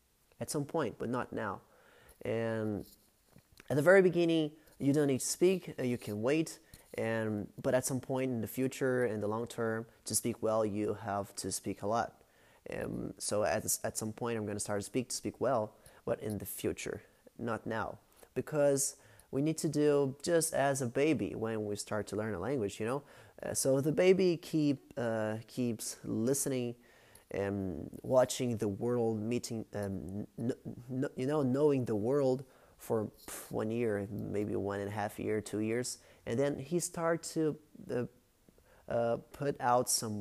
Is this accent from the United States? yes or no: no; Brazil; first language Portuguese; English is a second language; So I am Brazilian. My native language is Portuguese, and today I speak English and Japanese fluently, and I'm studying Spanish.